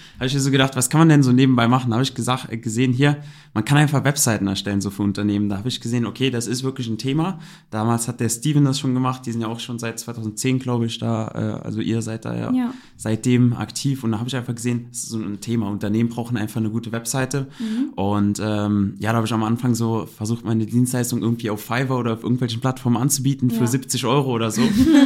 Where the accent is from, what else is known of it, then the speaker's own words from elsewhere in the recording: Salmtal, Rhineland-Palatinate, Germany; ich komme aus Salmtal